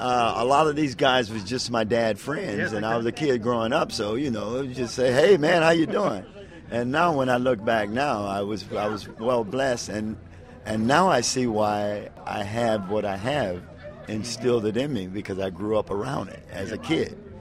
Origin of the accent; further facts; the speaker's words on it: the South, United States; it's about me growing up in the South